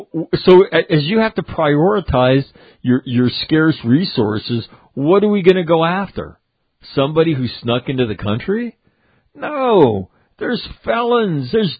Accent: California, United States; So, anyway, I don't wish anything bad on my home state because I grew up when California was a booming, wonderful place to live.

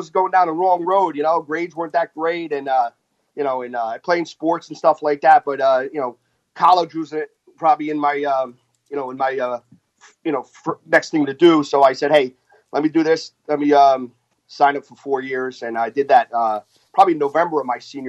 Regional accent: West Orange, New Jersey, United States; Born and raised in West Orange, New Jersey.

